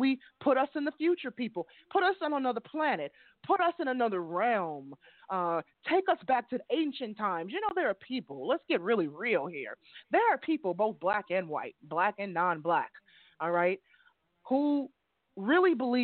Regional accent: Chicago, Illinois, United States; You know that Shy Town. We're from the Shy. And if you're from the Shy, we talk fast.

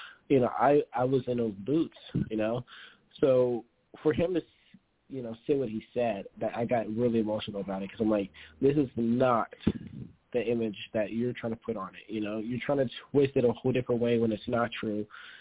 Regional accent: California, United States; I'm a patriot from California, which is really rare, you know, especially be 18 years old

